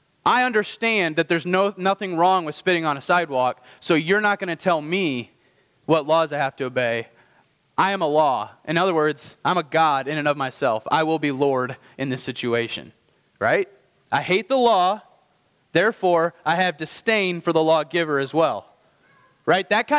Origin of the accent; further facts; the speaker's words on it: Indiana, United States; moved away as an adult; now in Bridgewater, United States; And in doing so, which I did 12 years ago, I'm from Indiana, all right? I don't know if everybody knows that or not. So I moved to Virginia